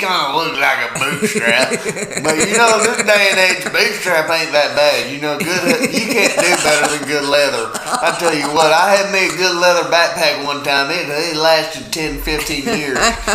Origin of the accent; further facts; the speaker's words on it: Florida, United States; accent: southern; I'm from Florida. I come naturally with that southern dignified accent.